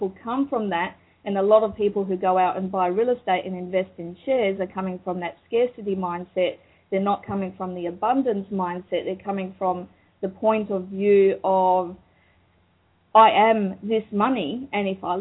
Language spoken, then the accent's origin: English; Cyprus; now in Australia; I was a refugee from Cyprus. So there was a war in Cyprus in 1974, and my parents lost absolutely everything. So we came to Australia, sponsored to come to Australia, as refugees with only a suitcase and $200 in cash.